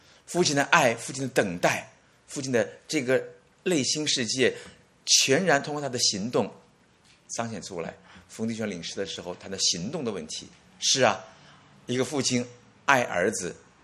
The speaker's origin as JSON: {"language": "Chinese", "country": "China", "said": "我们中国人有身份的人走路的时候都是很缓慢的走"}